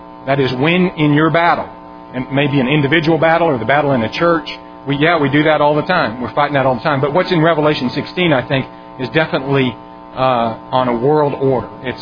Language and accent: English; Colorado, United States; the big mountains that you might see in the Smokies or out where I grew up in Colorado.